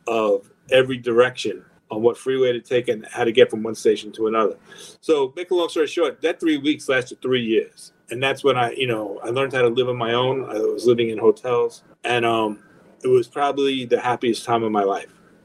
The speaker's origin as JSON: {"language": "English", "town": "Long Island", "region": "New York", "country": "United States", "tie": "born or raised there", "said": "But, you know, growing up in Long Island, it was great."}